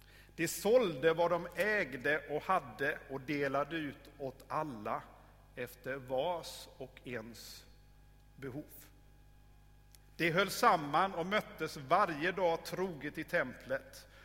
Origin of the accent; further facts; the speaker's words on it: Småland, Sweden; accent: Småland; Går det bra med mitt småländska förresten?